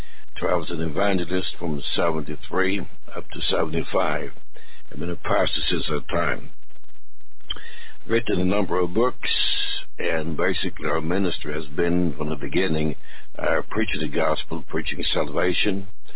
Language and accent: English; Sweden; moved away as an adult; now in California, United States; Originally, I was born in Sweden in 1939 as World War II broke out. And I lived in Sweden until 1963 when I graduated from college with an engineering degree and moved to the United States. And we arrived in Salt Lake City.